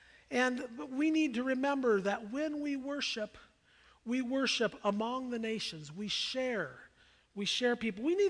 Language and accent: English; Iowa, United States; also born or lived in Minnesota; I grew up in Iowa, and I liked the Bears, and I liked the Cowboys. Then I spent many years in Minnesota